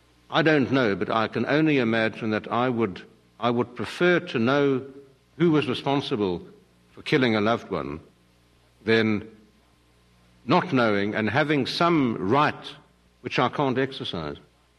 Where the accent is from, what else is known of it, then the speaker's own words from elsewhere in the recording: South Africa; I really, as a South African, feel a great deal of optimism and hope and pride that in my country